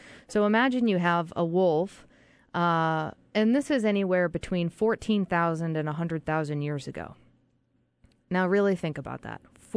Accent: Massachusetts, United States; Hampshire College in Massachusetts, my home state

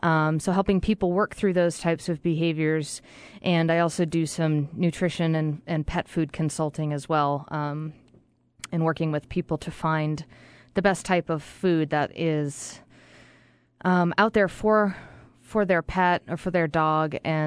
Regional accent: New England, United States; And I also come from the East Coast. I'm from New England originally.

